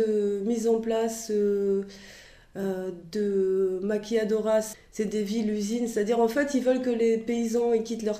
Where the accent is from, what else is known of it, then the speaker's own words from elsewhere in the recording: France; aussi chez nous en France